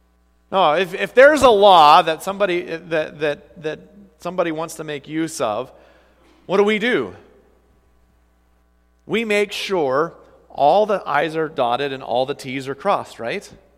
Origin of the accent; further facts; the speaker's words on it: Iowa, United States; I'm from Iowa. We grow beans and corn.